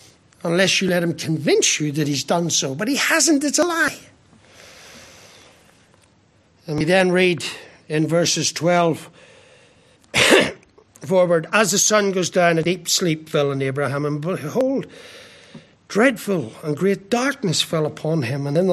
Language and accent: English; Ireland; I'm an Irishman, I like to keep it simple